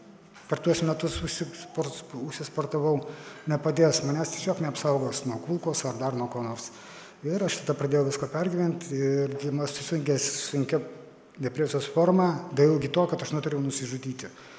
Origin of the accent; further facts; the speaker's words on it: Alytus, Alytus County, Lithuania; aš esu iš Alytaus. Šiuo metu aš esu reabilitacijos centre. Man 46 metai.